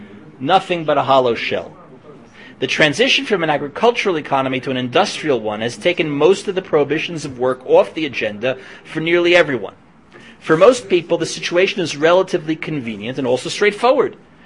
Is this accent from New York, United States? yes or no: no; New Jersey, United States; Growing up in New Jersey, you know, the last thing that interested me was having to go out and mow that lawn